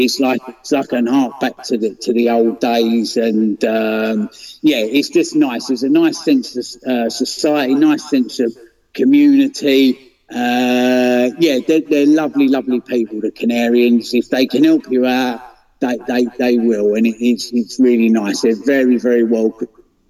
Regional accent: Romford, London, United Kingdom; I grew up around Romford, and that's a real, real West Ham stronghold.

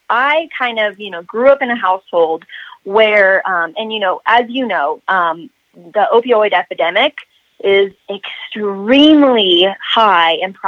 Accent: Indiana, United States; But going back to like where I grew up in Indiana, like we didn't talk about that.

